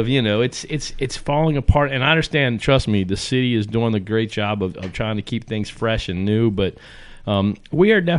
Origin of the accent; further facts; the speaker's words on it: Waynesboro, Pennsylvania, United States; now in Hagerstown, United States; I grew up in Waynesboro across the way. My first apartment was here in Hagerstown. You know, I now live in Hagerstown.